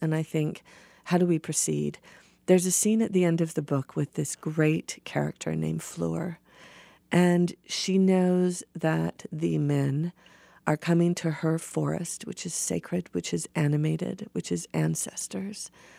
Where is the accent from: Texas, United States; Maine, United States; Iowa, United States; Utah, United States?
Utah, United States; I'm from Utah.